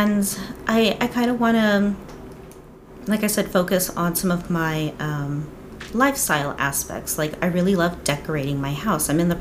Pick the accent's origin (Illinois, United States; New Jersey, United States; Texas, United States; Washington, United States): Texas, United States; Houston; also born or lived in Florida; now in Japan; I have been all over the place in the United States. I'm originally from Texas, Houston based. And I lived in Florida.